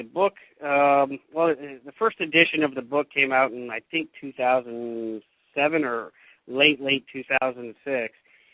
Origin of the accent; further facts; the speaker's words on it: Indianapolis, Indiana, United States; now in Los Angeles, United States; No, I'm a Los Angeles-based, but I grew up, I was born and raised in Indianapolis.